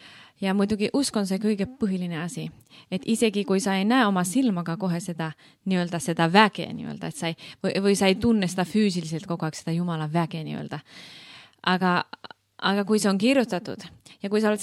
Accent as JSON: {"language": "Estonian", "country": "Finland", "also_born_or_lived": "Estonia", "second_language": "Estonian", "moved": "as an adult", "lives_now": "Russia", "said": "Ma olen muidu Soomest pärit, elasin 5 aastat Eestis ja harjutasin seda missioni asja siin"}